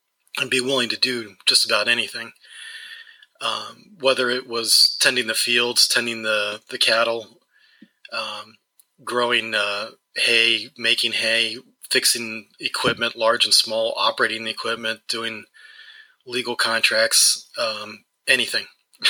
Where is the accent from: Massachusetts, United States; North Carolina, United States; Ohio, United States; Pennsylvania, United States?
Ohio, United States; Well, I grew up in Northeast Ohio on a farm